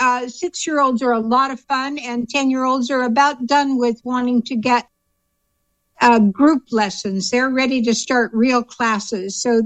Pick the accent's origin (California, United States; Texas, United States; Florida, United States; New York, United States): California, United States; Walnut Creek; now in Chico, United States; We came from the Bay Area. Grew up in Walnut Creek.